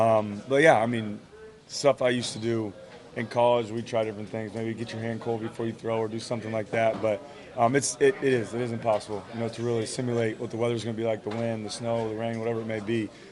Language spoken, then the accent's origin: English; Bakersfield, California, United States; And then growing up in Bakersfield, not a lot of people know this, that, you know, in the summer it's in triple digits, and I think we've had about two or three winters since I've been there that it snowed.